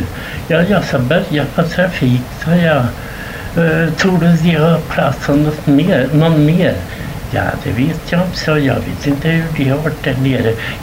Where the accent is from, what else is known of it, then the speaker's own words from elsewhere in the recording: Östergötland, Sweden; Jag är ifrån Östergötland.